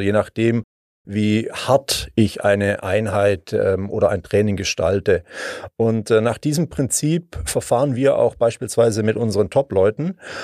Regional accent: Mengen, Baden-Württemberg, Germany; war 6 Wochen später dann in meiner Heimat in Mengen selbst am Start. Als 12-Jähriger mit einer Sondergenehmigung.

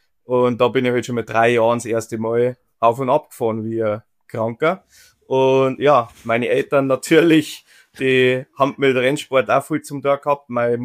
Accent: Bavaria, Germany; accent: Bavarian; 33 Jahre alt. Und wie man hört, ich bin aus Bayern. Leider geht's mir mit dem Hochdeutsch ein bisschen schlecht momentan, weil ich nur Bayerisch oder Englisch rede.

